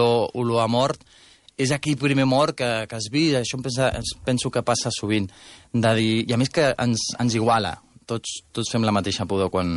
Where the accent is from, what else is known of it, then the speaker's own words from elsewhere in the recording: Barcelona, Catalonia, Spain; jo sóc de Barcelona